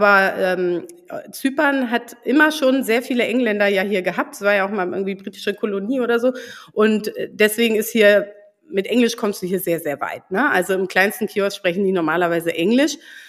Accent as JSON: {"language": "German", "region": "Baltic coast", "country": "Germany", "tie": "born or raised there", "said": "ich bin an der Ostsee aufgewachsen. Ich bin eigentlich ein Ostseekind und für mich ist irgendwie so Meer normal."}